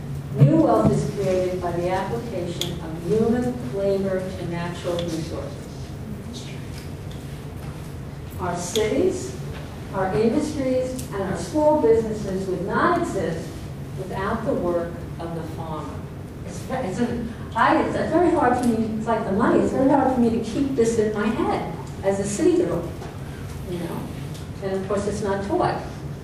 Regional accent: New York City, New York, United States; And I have to say, I'm a city girl. I was born in Brooklyn, raised in New York.

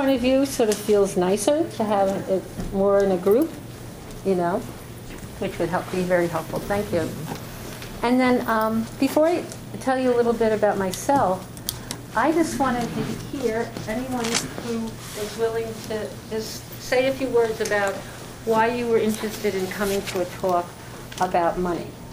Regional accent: New York City, New York, United States; I live in New York. I was born in New York and lived there all my life.

